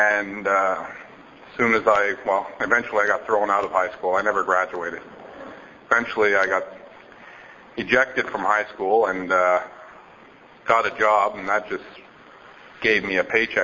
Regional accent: Saint-Hubert, Quebec, Canada; I come from St. Hubert, born and raised. I was a Legion brat.

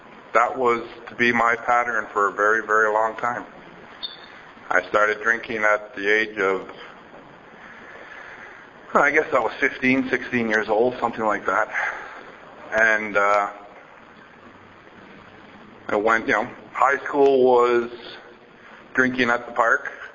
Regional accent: Saint-Hubert, Quebec, Canada; I come from St. Hubert, born and raised. I was a Legion brat.

